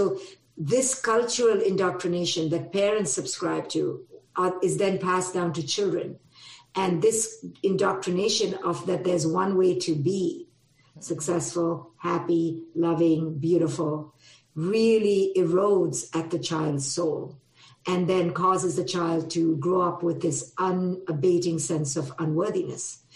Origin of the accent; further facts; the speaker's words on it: India; now in United States; the culture I was growing up in, which is India, I grew up in India